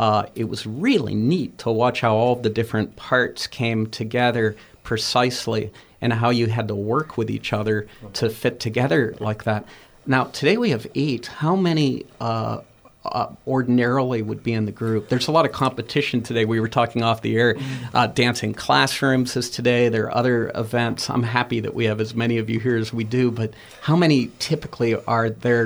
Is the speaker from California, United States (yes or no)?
no; Churchill, Pennsylvania, United States; When I grew up, not far from there in Churchill.